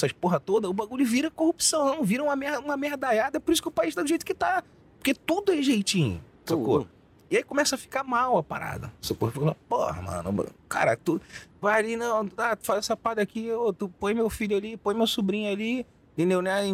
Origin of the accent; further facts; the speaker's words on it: Rio de Janeiro, Brazil; não é porque eu sou do Rio